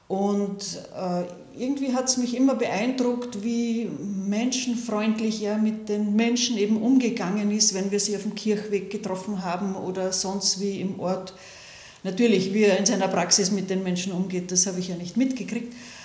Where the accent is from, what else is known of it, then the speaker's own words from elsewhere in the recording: Lower Austria, Austria; Ich bin in der Erzdiözese Wien aufgewachsen, im Landteil, und zwar im Weinviertel, an der ganz nördlichen Grenze, an der tschechischen Grenze.